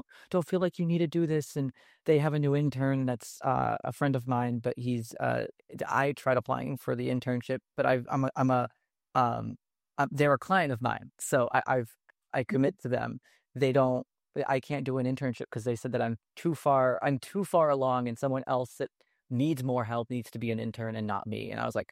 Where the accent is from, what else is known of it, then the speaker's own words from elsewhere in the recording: California, United States; I guess if you're in the West, because I'm actually from the West Coast, so.